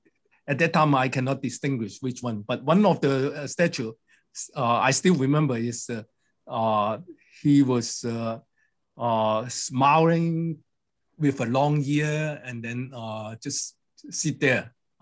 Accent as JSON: {"language": "English", "country": "Hong Kong", "tie": "born or raised there", "said": "I grew up in Hong Kong."}